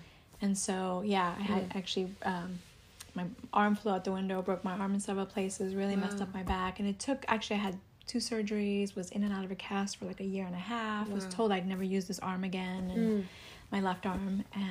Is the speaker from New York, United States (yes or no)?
yes; New York, United States; now in Los Angeles, United States; growing up in New York, I was never intrigued to come here.